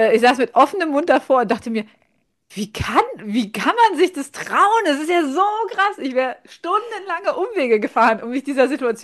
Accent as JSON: {"language": "German", "region": "East Germany", "country": "Germany", "said": "Also ich bin ja auch aus dem Osten."}